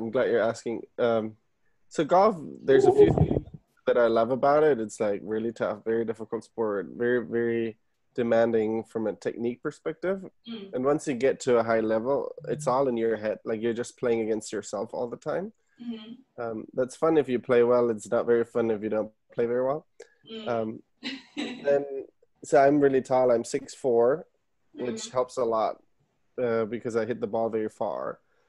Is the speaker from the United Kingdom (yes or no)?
no; Germany; So I was born and raised in Germany.